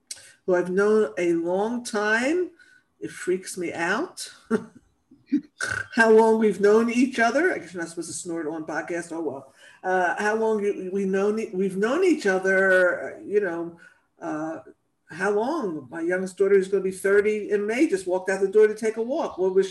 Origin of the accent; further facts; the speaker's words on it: England, United Kingdom; I'm from England.